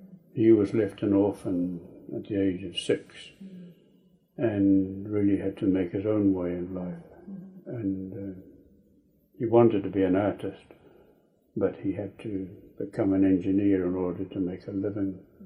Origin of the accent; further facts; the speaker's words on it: Dunedin, Otago, New Zealand; born there; I was born in Dunedin. My parents both come from Orkney. They were married in Dunedin